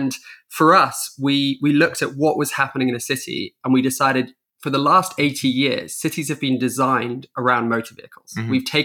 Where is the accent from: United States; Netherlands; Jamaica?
Netherlands; I grew up in the Netherlands. I have an old Dutch bike.